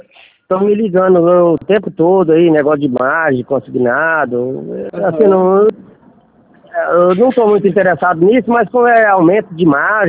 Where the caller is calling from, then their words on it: Rondônia, Brazil; Sou de Rondônia.